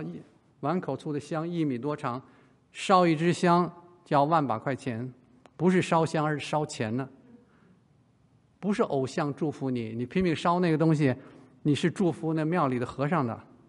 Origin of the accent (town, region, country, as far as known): China; born or raised there